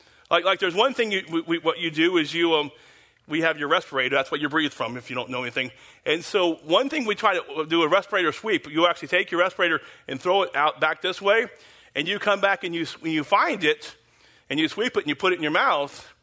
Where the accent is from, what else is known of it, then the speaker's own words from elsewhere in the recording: Oklahoma, United States; I'm from Oklahoma, but when I was younger, I used to go to the ocean a lot.